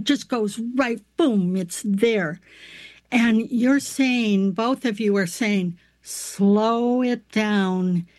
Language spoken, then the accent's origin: English; United States; as an American, we have a huge personal field that it's very big.